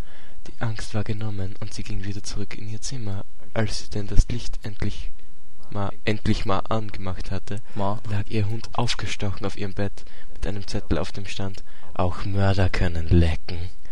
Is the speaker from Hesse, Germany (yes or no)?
yes; Eschwege, Hesse, Germany; Also wir haben so circa 10 Kilometer von meinem Heimatort Eschwege entfernt.